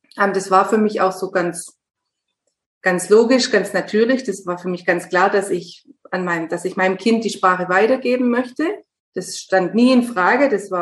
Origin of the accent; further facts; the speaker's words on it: Germany; now in Argentina; Ich bin Deutsche und ich lebe seit ungefähr 13 Jahren. Bin jetzt im 14. Jahr. Lebe ich in Argentinien in der Nähe von Córdoba. Das ist in der Mitte vom Land. Das ist eine Kleinstadt mit 22.000 Einwohnern ungefähr.